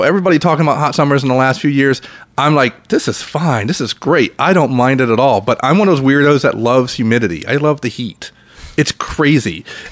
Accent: Louisiana, United States; So you're from Ohio, but I come from Louisiana.

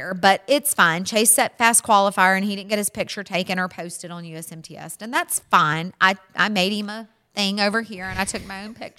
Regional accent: the South, United States; What I was going to say is we're from the South and you making us feel appreciated that we're at your racetrack

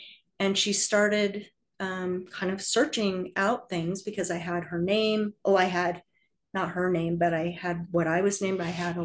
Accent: Illinois, United States; born there; I was born in Illinois, and Illinois was a state that had sealed adoption law

